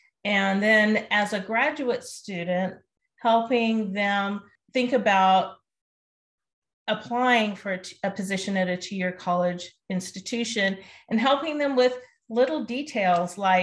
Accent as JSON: {"language": "English", "region": "Arizona", "country": "United States", "tie": "born or raised there", "said": "while I grew up in Arizona and there's community colleges that have been part of our community forever"}